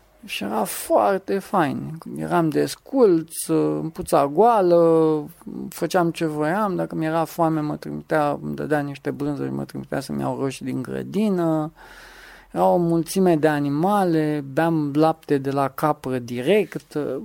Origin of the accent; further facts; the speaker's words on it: Craiova, Dolj, Romania; also born or lived in Caransebeș; Familia e amestecată din Budrea, taică-mi vine din Ghelmegea, am crescut în Caransebeș, după aceea în Craiova, deci e mai amestecat.